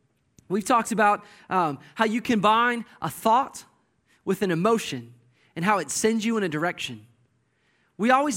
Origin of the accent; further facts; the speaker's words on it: Georgia, United States; I grew up in Georgia. I was born and raised there. And the team down there, of course, is the Atlanta Braves.